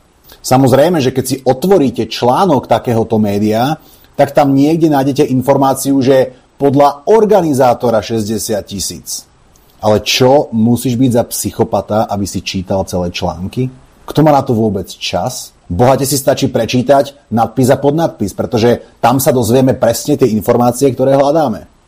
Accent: Bratislava, Bratislava Region, Slovakia; Druhá vec je tá, že ja pochádzam z Bratislavy

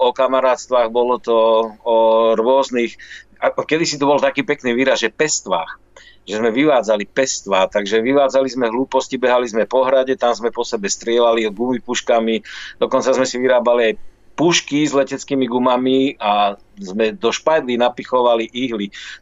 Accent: Nitra, Nitra Region, Slovakia; Ja som v podstate rodák z Nitry. Tu som sa narodil, tu som strávil gro svojho detstva alebo svojej mladosti.

